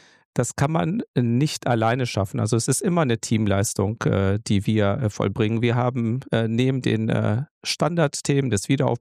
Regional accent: Germany; born there; Ich komme ursprünglich aus Griechenland, bin aber hier in Deutschland geboren. Das heißt, ich habe tatsächlich griechische Wurzeln. Ich bin 51 Jahre alt.

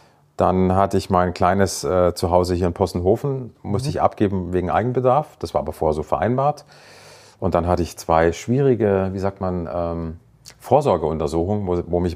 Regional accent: Baden-Württemberg, Germany; im Badischen, wo ich herkomme

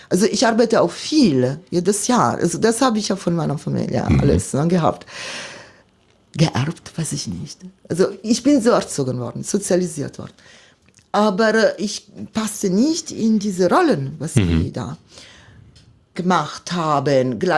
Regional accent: Milan, Lombardy, Italy; German is a second language; Ich bin Mailänderin, komme ich aus der Stadt Mailand. Seit Generationen sind wir Mailänder.

